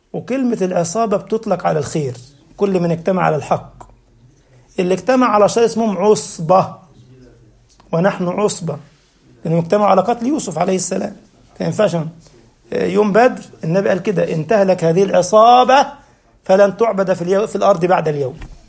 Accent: Egypt; انا اذكر مره ودونا متحف عندنا في مصر من المتاحف وتابع المدرسه احنا الصغار

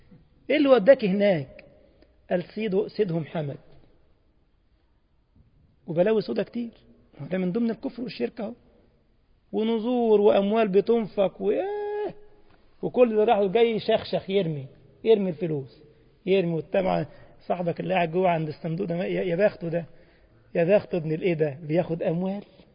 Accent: Egypt; واذكر عندنا في مصر قديما ونحن صغار كان يقول لك في منطقه في الهرم

